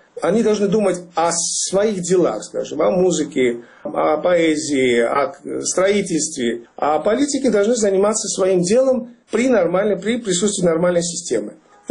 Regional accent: Georgia; И, естественно, что мы, грузины, все, кто собрались там

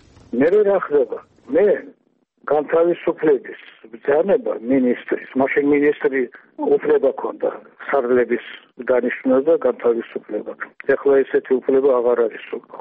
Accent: Tbilisi, Georgia; born there; მაგრამ მე ხომ თბილისში დავიბადე

